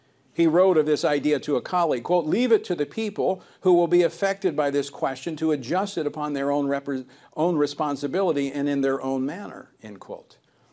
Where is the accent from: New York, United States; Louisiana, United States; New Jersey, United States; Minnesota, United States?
Louisiana, United States; from my home state of Louisiana